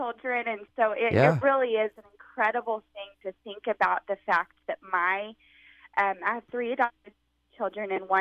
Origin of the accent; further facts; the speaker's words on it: Texas, United States; you must have read that I'm from Texas.